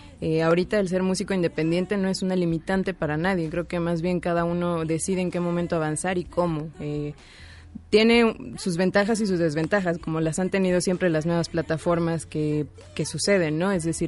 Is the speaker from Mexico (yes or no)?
yes; Puebla, Mexico; also born or lived in Xalapa; yo soy de Puebla, pero me enteré que había una universidad donde enseñaban jazz en Jalapa, que es el centro de estudios de jazz, y dije, bueno, vamos, me fui a vivir sola allá por unos 6 años aproximadamente